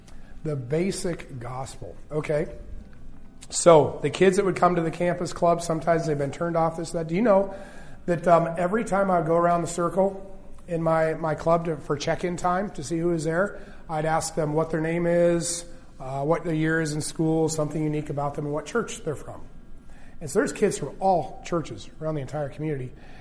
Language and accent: English; Loma Linda, California, United States; born there; Maybe I should back up and give you a little bit more background to this. I was born in Loma Linda.